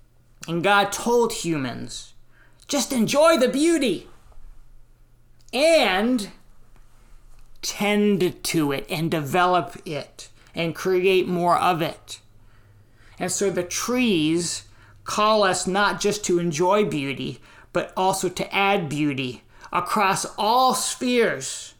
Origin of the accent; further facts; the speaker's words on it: North Carolina, United States; The first tree I remember as a kid growing up in North Carolina was two dogwoods that stood at one corner of my parents' front yard.